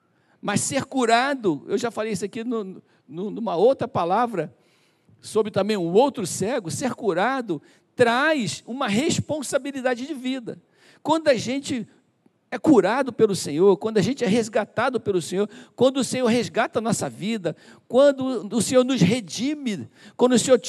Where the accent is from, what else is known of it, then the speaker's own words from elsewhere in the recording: Duque de Caxias, Rio de Janeiro, Brazil; Eu fui criado em Caxias, sou cria lá da Baixada Fluminense.